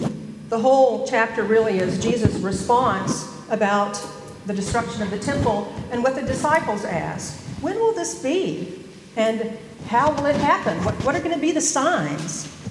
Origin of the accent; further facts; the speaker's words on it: Louisiana, United States; I was raised Southern Baptist in Northern Louisiana, and my immediate family of six